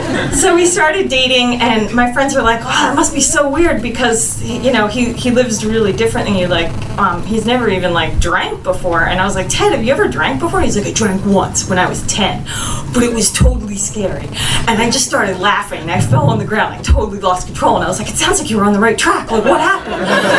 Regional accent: Philadelphia, Pennsylvania, United States; I'm from Philly

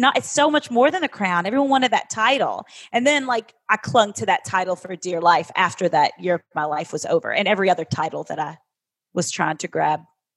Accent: Kentucky, United States; You know, I grew up in Kentucky on a farm with 23 first cousins. I was the oldest.

